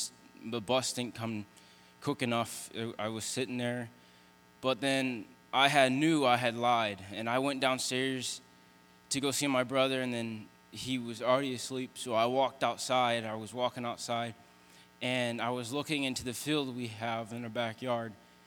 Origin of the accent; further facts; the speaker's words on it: Michigan, United States; I'm from Mid Michigan.